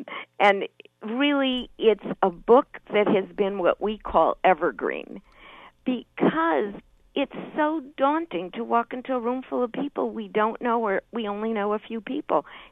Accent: Chicago, Illinois, United States; First, growing up in Chicago, where working a room was, I think, after Mama and Papa, that was the, no, I didn't really learn that right away.

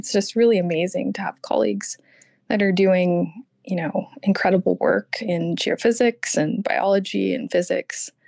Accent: Hawaii, United States; So I grew up in Hawaii. I'm very lucky to grow up in such a beautiful place and spent a lot of time at the beach as a kid.

